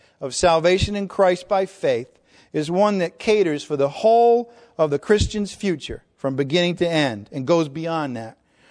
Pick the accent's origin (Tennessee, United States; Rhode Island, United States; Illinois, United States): Rhode Island, United States; but I'm from Rhode Island, so I drop my G's and R's and all kinds of letters.